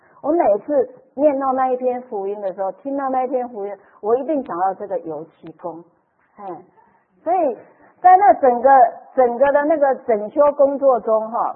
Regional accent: southern Taiwan, Taiwan; 我是南部人南部台湾尾巴的人

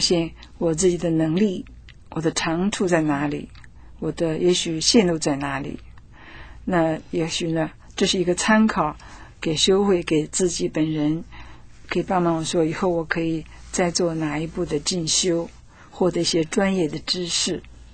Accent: China; 我们是中国人，是现代的中国人

